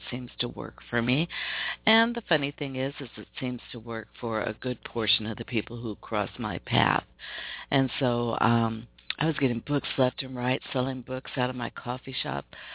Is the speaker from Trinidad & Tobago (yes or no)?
no; Pacific Northwest, United States; They're all from the Pacific Northwest, so I'm proud of my hometown.